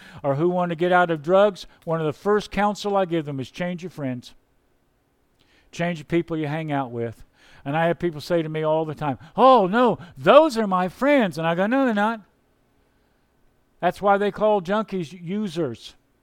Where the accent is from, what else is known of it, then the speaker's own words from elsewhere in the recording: the South, United States; now in New England, United States; When I came to New England, I grew up in the South.